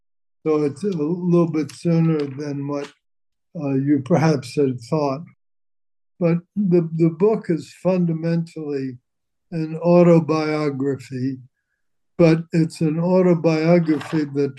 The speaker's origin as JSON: {"language": "English", "town": "North Bergen", "region": "New Jersey", "country": "United States", "tie": "born or raised there", "said": "Oh, it was in North Bergen, New Jersey"}